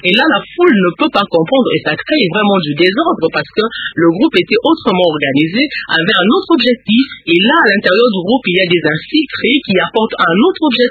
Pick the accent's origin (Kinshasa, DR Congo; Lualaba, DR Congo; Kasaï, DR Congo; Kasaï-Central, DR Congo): Kinshasa, DR Congo; nous avions connu ce cas chez nous à Kinshasa